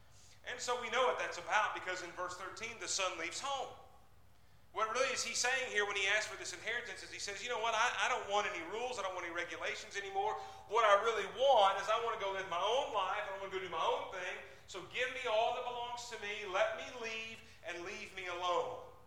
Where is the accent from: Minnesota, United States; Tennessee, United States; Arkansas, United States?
Tennessee, United States; Murfreesboro; And I'm a city kid, right? I grew up in Murfreesboro.